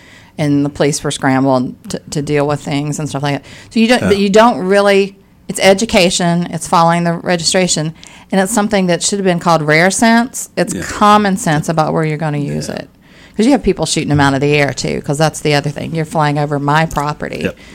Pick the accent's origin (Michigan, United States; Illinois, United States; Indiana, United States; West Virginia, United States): West Virginia, United States; I grew up in West Virginia.